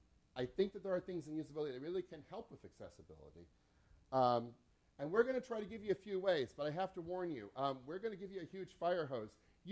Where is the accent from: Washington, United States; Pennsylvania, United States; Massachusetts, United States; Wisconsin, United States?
Washington, United States; Seattle; I'm from Seattle, right? Okay. Seattle's a little liberal. I'm a little liberal. Seattle's very liberal.